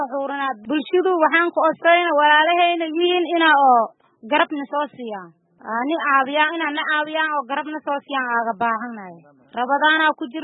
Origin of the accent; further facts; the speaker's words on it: Kamsuuma, Lower Juba, Somalia; aniga waxaan ka imaaday degmada oo kamsuume ah ana hadda idin la hadlaayo